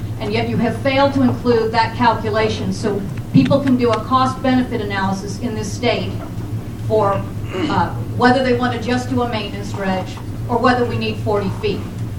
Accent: Islesboro, Maine, United States; I'm from Islesboro.

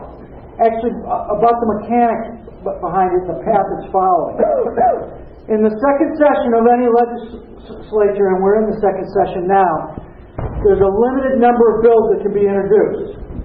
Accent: Newcastle, Maine, United States; I'm from Newcastle, and I represent the towns along the Damascotta River and Monhegan Island.

